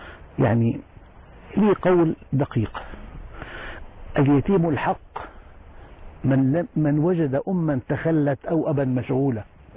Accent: Damascus, Damascus Governorate, Syria; نشأت في دمشق في الشام من أسرة حظها من العلم كثير كان والدي أحد علماء دمشق نشأت نشأة يعني ملتزمة طبعا توفي والدي وأنا في السنة 5 من عمري

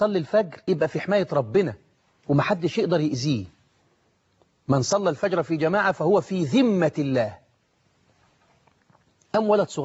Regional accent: Egypt; زي ما بنقول عندنا في مصر

